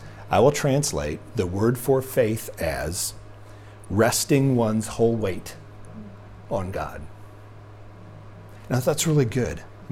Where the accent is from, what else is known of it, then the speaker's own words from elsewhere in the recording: United States; sometimes I think we can, especially as American people, but I think it's an issue of the human condition.